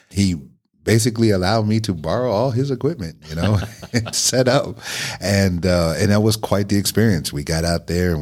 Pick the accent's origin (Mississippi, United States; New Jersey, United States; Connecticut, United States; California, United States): New Jersey, United States; I'm from Jersey, so I didn't really put a whole lot into that, you know.